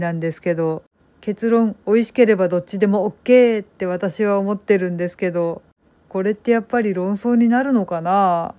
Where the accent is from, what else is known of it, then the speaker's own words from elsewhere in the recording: Kansai, Japan; 私は関西人なので、いわゆる関東では道明寺って言われてるものが桜餅だと思っています。